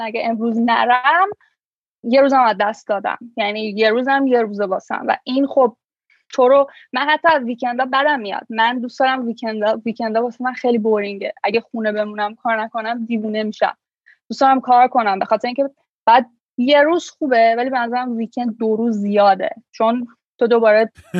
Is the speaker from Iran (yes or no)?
yes; Iran; moved away as an adult; من سالها من ایران بزرگ شدم، ایران به دنیا اومدم، ایران بزرگ شدم و خیلی سن بالایی، یعنی سن خیلی دیر از ایران اومدم بیرون